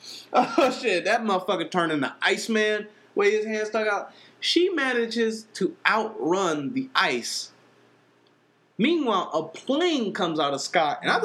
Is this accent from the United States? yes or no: yes; United States; I've never been to India. I don't know what kind of carts they have out there. I'm from America.